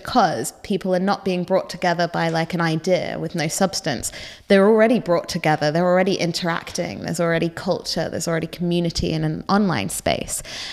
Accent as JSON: {"language": "English", "region": "East of England", "country": "United Kingdom", "tie": "born or raised there", "said": "I grew up in Norfolk and I went to university in Norwich."}